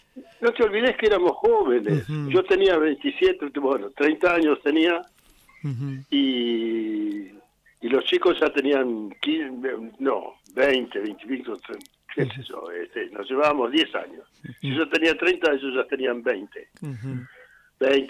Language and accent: Spanish; Argentina; somos argentinos y somos cristianos